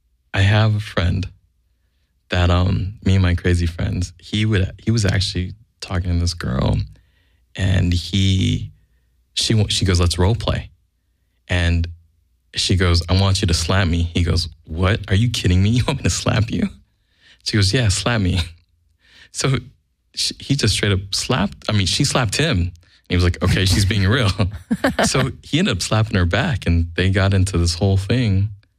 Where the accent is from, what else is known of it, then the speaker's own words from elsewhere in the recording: California, United States; I don't know specifically because I grew up in Orange County, so I'm not probably the most